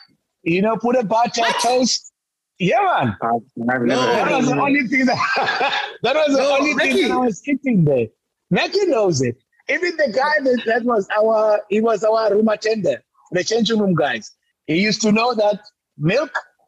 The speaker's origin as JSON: {"language": "English", "country": "South Africa", "said": "So I wanted to change that, you know, and leave, you know, a name on the bowling side as a South African."}